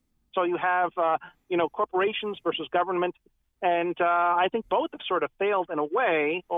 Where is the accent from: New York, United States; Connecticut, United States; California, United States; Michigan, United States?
Connecticut, United States; Greenwich; I grew up in Greenwich, and we got a good living back in the man in the gray flannel suit days